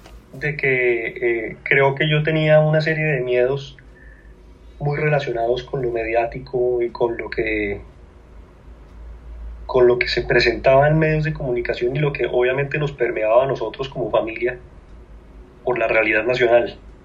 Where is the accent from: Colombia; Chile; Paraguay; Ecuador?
Colombia; Bogotá; Yo soy bogotano. Bogotano muy rolo, pero tengo una familia muy mezclada. Los orígenes de mi familia son de Bucaramanga, toda mi familia paterna, y mi familia materna son pues por el lado de la costa